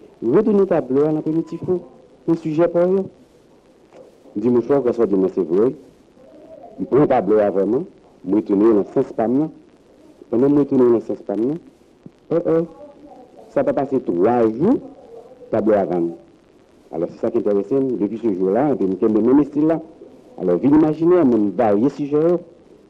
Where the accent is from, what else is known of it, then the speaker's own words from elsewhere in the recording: Jacmel, Sud-Est, Haiti; born there; Jacques Mel. Oh, c'est mon pays natal.